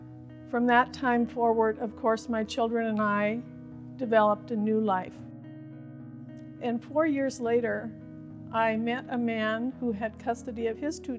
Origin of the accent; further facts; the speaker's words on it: Midwest, United States; Well, I grew up in the Midwest. I refer to it as Little House on the Prairie.